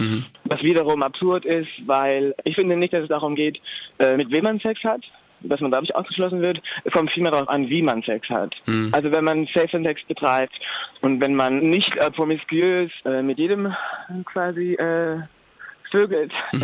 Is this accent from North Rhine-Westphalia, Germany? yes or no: no; Baden-Württemberg, Germany; ja, also ich komme ursprünglich aus Baden-Württemberg. Also ich komme aus einem kleinen Dorf in der Nähe von Heidelberg.